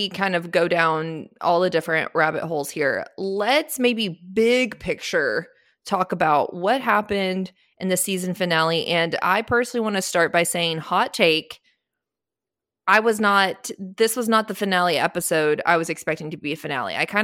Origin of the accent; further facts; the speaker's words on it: Austin, Texas, United States; only because I grew up in Austin. Grandparents have always lived in Lubbock